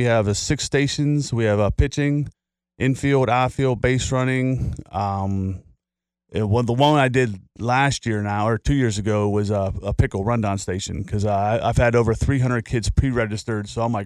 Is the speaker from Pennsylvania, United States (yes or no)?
yes; Pittsburgh, Pennsylvania, United States; I grew up right here in the city of Pittsburgh. So I'm a Pittsburgh kid. I grew up in Elliott West End. Went to Bishop Canevin High School